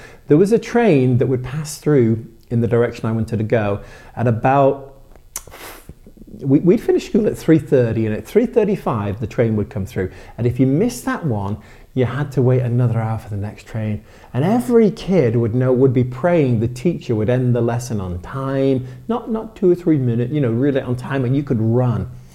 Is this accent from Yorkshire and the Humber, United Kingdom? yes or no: no; Widnes, North West England, United Kingdom; also born or lived in Liverpool; So I grew up in, I was born in Liverpool, and I grew up in the county of Cheshire in the UK. Actually grew up in a little town called Widnes.